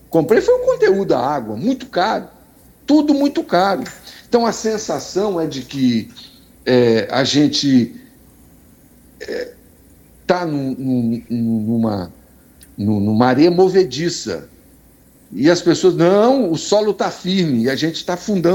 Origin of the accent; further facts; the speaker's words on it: Vila Velha, Espírito Santo, Brazil; sou aqui de Vila Velha, aqui do lado do Marista, escola famosa aqui no município de Vila Velha